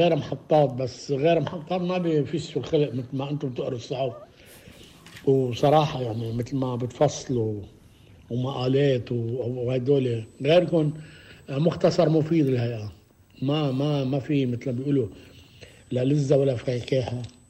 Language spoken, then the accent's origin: Arabic; Anfeh, North Governorate, Lebanon; بروح من بلدتنا انا من انفه بروح صوب بكون هيك رايح صوب شكه